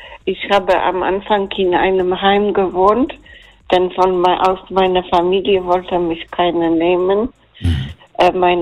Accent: Poland; German is a second language; now in Germany; Und ich habe in Polen schon Deutsch gelernt, in der Schule. Ich habe auch ein Jahr Russisch studiert.

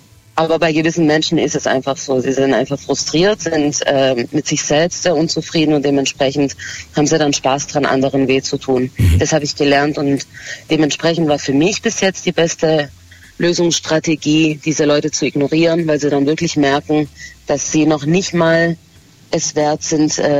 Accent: Stuttgart, Baden-Württemberg, Germany; Ich bin Italienerin, aber ich bin in Deutschland geboren

